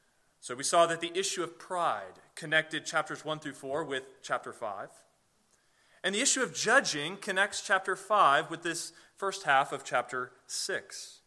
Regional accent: Charlottesville, Virginia, United States; Well, I grew up here in Charlottesville, and my grandparents on my dad's side lived here in town.

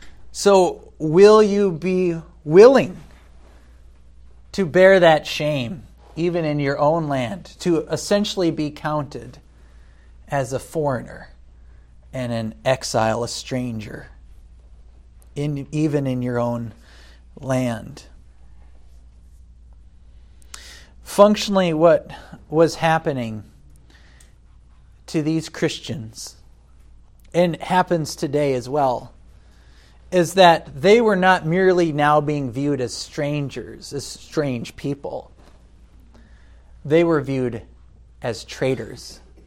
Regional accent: United States; I mean, as an American, we see the same thing in America.

